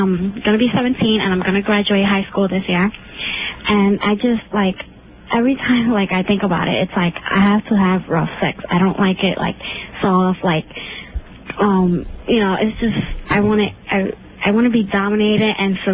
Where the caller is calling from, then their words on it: Connecticut, United States; Connecticut.